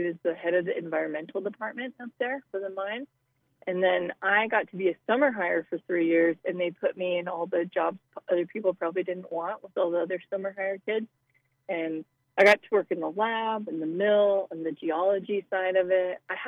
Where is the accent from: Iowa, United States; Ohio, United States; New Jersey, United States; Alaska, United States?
Alaska, United States; moved away as an adult; So growing up in Alaska, you get used to traveling a lot if you want to go from one town to another.